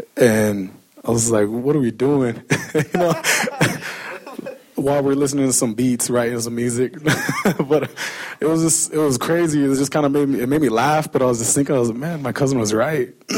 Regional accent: United States; I come from the Omaha and Lakota people.

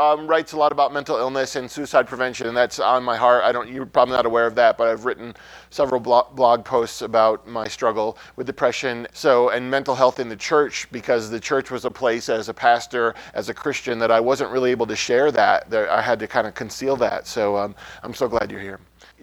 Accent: Syracuse, New York, United States; Originally, I grew up in Syracuse, New York, in a fairly traditional Italian Roman Catholic family, which means I was raised on gluten and guilt, right?

